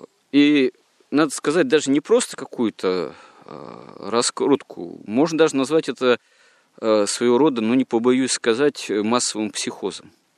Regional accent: Yekaterinburg, Sverdlovsk Oblast, Russia; я сам родом из Свердловска бывшего, да, ныне Екатеринбурга.

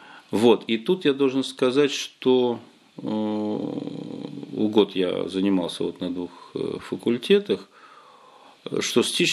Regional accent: Saint Petersburg, Russia; я родился в Ленинграде и там, собственно, жил, а в Закарпатье приезжал в гости к, как я понимаю, родителям отца.

